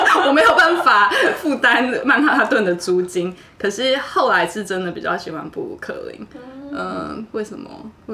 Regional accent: Taiwan; 那我也是台湾人，也是土生土长，

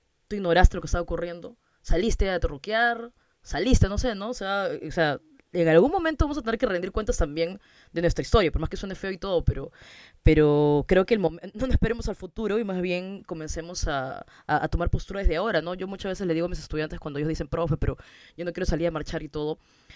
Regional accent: Peru; como historiador y también como ciudadana y como peruana

